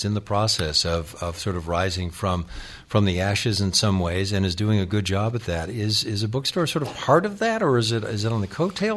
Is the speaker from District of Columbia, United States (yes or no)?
no; Buffalo, New York, United States; You have been to a couple of places that are very different from my hometown of Buffalo, New York.